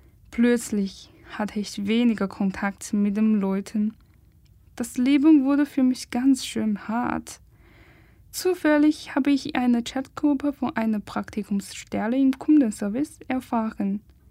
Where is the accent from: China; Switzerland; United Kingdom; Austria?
China; German is a second language; now in Germany; Vielleicht haben Sie schon bemerkt, dass Deutsch nicht meine Muttersprache ist. Ich komme eigentlich aus einem asiatischen Land, aus China.